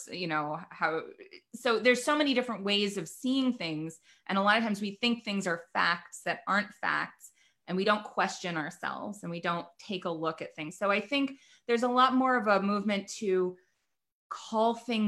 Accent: Nashville, Tennessee, United States; I grew up in Nashville, Tennessee

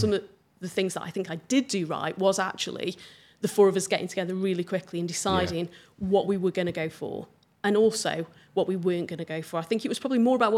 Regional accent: Stoke-on-Trent, West Midlands, United Kingdom; And they also know I come from Stoke-on-Trent because the question's always about Stoke-on-Trent.

